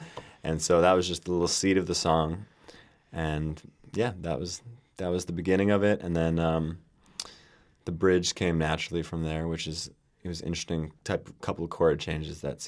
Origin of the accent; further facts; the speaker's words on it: New York, United States; growing up in New York, I always considered jazz to be more related to fast licks and saxophone playing.